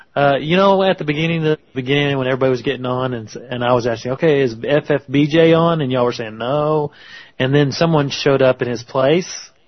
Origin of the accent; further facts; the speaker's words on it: Arkansas, United States; You know, I am from Arkansas, and I don't have my shoes on at the moment either.